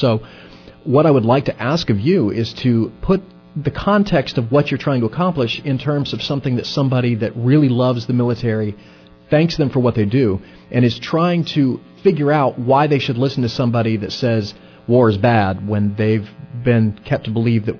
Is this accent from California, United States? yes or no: no; North Carolina, United States; my hometown here, which is just south of one of the largest military bases of the United States Marine Corps on the planet. Camp Lejeune, just up the road in Jacksonville.